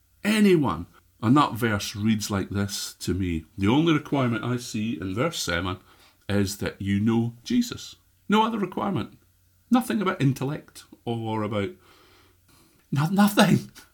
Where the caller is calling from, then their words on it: Scotland, United Kingdom; I'm broadcasting here from Scotland, the north of Scotland, most beautiful country in the world, obviously.